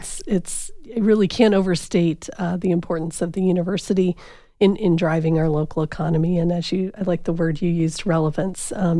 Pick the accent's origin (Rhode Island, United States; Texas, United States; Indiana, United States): Indiana, United States; moved away as an adult; now in Arizona, United States; So I am originally from Indiana, mm-hmm. and I moved to Arizona just over 20 years ago through a program called the National Urban Fellows, where I was getting my master's degree